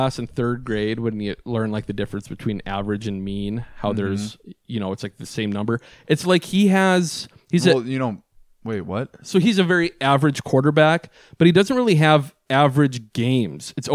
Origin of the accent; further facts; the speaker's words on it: Superior, Wisconsin, United States; being Packer fans and growing up in Superior, Wisconsin, the Twin Ports, where we usually only get the Viking games if both are playing at the same time.